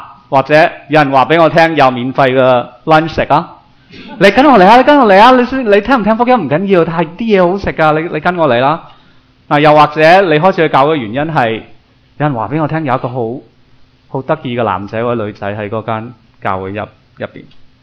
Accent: Taiwan; born there; 咁我喺台湾出世嘅。所以我在台湾出世的广东人。

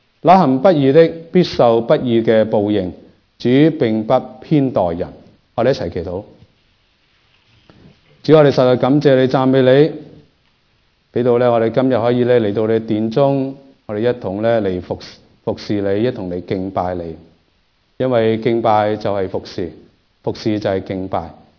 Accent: Taishan, Guangdong, China; 我都是台山人嚟嘅，我台山港海嘅。

